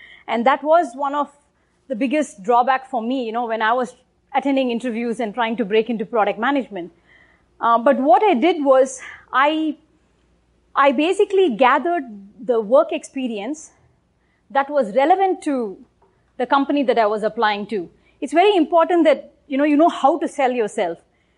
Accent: India; Growing up in India

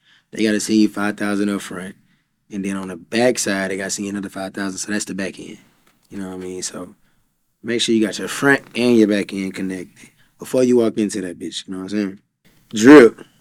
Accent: Houston, Texas, United States; I'm from Houston. We have experienced a lot of that.

